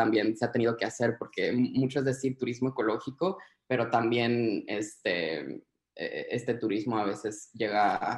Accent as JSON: {"language": "Spanish", "town": "Puerto Vallarta", "region": "Jalisco", "country": "Mexico", "said": "pues las Islas Marietas, que están aquí cerca de Vallarta, de donde soy."}